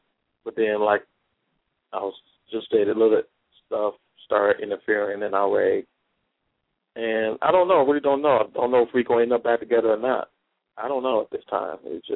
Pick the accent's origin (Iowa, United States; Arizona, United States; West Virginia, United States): West Virginia, United States; now in Georgia, United States; Currently, I'm in Georgia right now, but I'm from West Virginia.